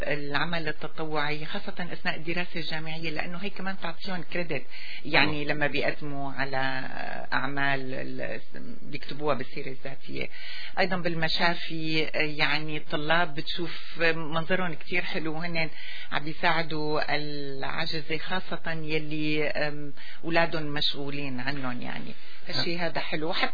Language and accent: Arabic; Syria; now in Canada; بلدنا سوريا